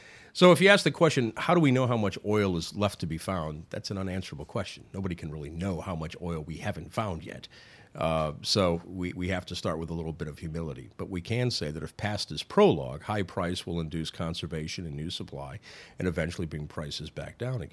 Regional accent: Sioux City, Iowa, United States; For instance, I'm from Sioux City, Iowa

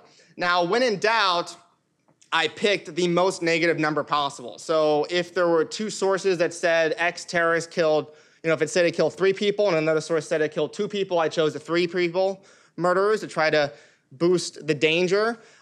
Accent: United States; it definitely made me feel more secure as an American when it comes to foreign-born terrorism

